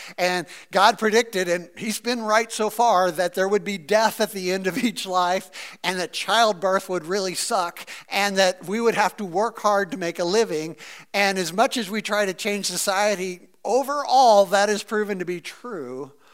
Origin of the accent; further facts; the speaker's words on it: Missouri, United States; moved away as an adult; now in York, United States; I'm from Missouri, and we decided to move across the country to Baltimore, Maryland for a job